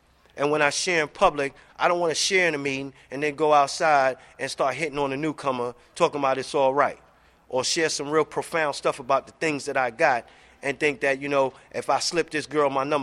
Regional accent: New York City, New York, United States; I need to let y'all know I came from the lifestyle. I was born and raised in New York City.

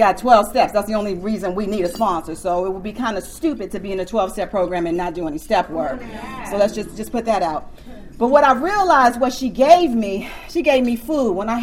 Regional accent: Newark, New Jersey, United States; also born or lived in Washington, D.C.; I'm from Newark, New Jersey.

